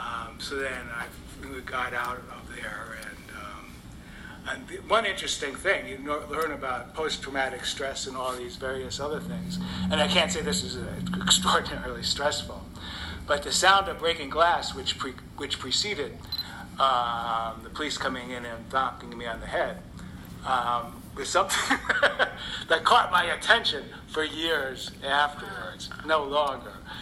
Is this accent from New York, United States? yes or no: yes; New York, United States; less rigorous and less coherent than what I was used to growing up in New York, which is highly focused, very disciplined, very religiously oriented.